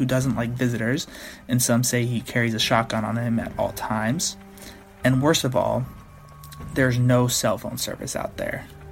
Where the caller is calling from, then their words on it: California, United States; Hey Derek … calling from Orange County, California, and I want to share with you one of my hometown legends